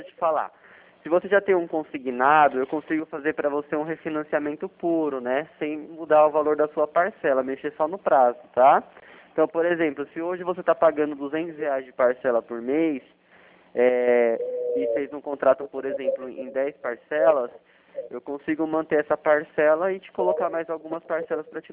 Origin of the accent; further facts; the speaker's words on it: São Paulo, Brazil; Eu sou de São Paulo, capital.